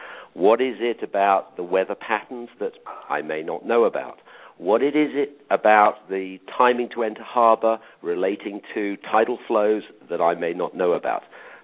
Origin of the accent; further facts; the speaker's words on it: England, United Kingdom; I used to think, being an Englishman, that coming over the Atlantic was probably the furthest and nastiest journey I could encounter